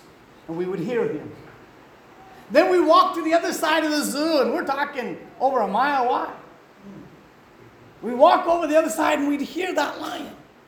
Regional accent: Wisconsin, United States; They go to the River Bluffs where I grew up in Wisconsin. We were not too far from the Mississippi River.

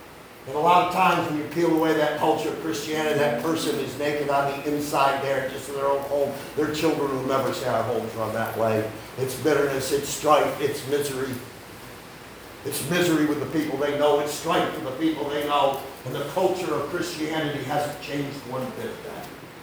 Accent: Machias, New York, United States; I grew up in Machias, New York. I grew up over the next county.

